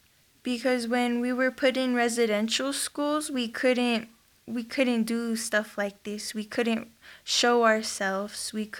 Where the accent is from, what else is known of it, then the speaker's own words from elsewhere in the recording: United States; Yes, I'm Native American.